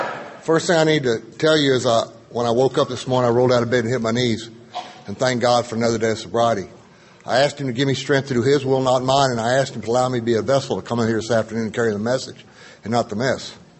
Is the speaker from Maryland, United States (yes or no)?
no; Houston, Texas, United States; I hail from Houston, Texas.